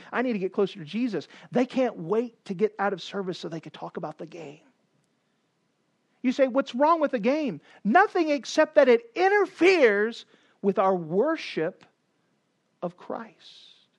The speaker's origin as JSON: {"language": "English", "region": "the South", "country": "United States", "said": "You know, even today, I don't know Green Bay that well, but we came from the South"}